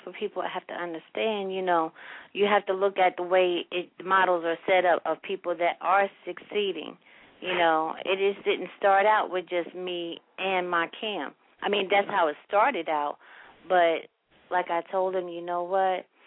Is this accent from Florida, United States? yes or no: yes; Tampa, Florida, United States; even though I was an outsider. I'm from Tampa.